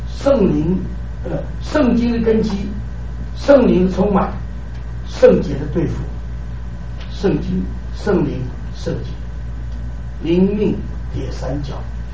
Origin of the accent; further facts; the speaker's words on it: Fuzhou, Fujian, China; 她是英国人，派到我的家乡福州乡下马尾的地方传道。